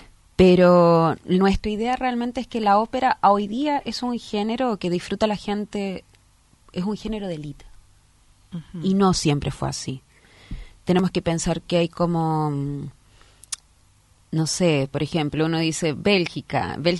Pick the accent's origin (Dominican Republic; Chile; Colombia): Chile; moved away as an adult; now in Buenos Aires, Argentina; Yo soy soprano. Soy, como ya dijeron, soy chilena. Soy licenciada de la Universidad Católica de Valparaíso. Y hace 2 años me radiqué acá en Buenos Aires